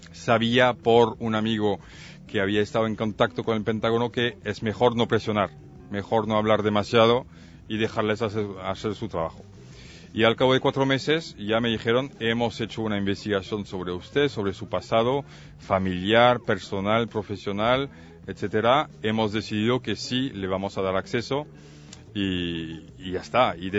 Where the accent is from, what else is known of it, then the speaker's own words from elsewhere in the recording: France; now in Barcelona, Spain; yo soy de nacionalidad francesa.